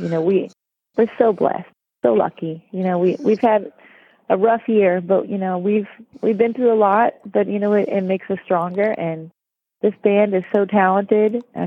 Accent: Northeast, United States; because when I was growing up, I was from the Northeast, and we said, you know, soda different.

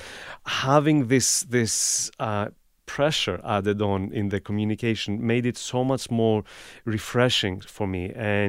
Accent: Greece; I come from Greece. I play this instrument.

